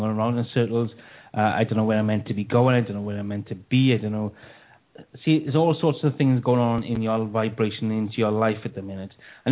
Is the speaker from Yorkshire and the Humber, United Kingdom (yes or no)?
no; Wales, United Kingdom; Yep, that's where I'm from Wales. You know, and I kind of love Wales, I really do.